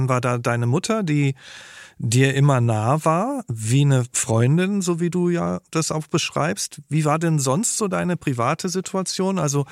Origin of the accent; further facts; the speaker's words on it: North Rhine-Westphalia, Germany; Ich bin auch in Nordrhein-Westfalen aufgewachsen.